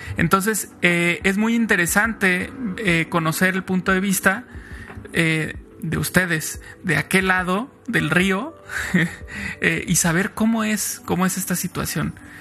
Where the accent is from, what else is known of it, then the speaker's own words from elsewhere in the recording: Mexico; pues yo desde acá, desde México, no he tenido esa situación, porque pues estoy en mi país con los doctores que hablan mi idioma